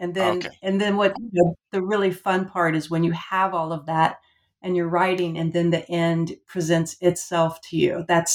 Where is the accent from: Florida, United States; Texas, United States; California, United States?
Florida, United States; also born or lived in Georgia; Well, so I've lived about half of my life now in Georgia and half in Florida. And I guess Florida, I grew up in Florida.